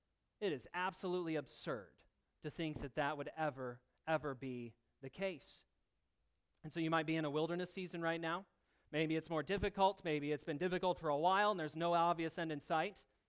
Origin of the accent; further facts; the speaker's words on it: Michigan, United States; even though he was an Ohio State fan. And I'm from Michigan.